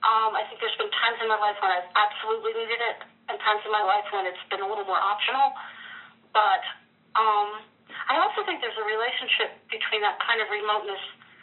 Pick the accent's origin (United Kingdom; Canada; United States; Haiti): United States; New Jersey; I was raised in New Jersey, and New Jersey is actually a very haunting, fascinating place